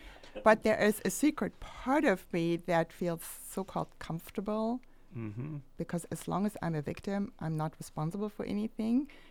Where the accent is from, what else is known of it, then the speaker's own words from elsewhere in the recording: Germany; moved away as an adult; now in United States; I originally was born and raised in Germany